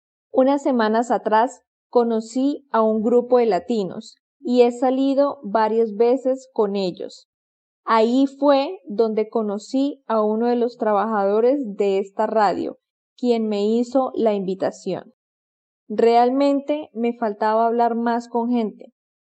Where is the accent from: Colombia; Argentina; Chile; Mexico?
Colombia; moved away; Me hace mucha falta mi tierra colombiana, su gente, su comida y su vida en general.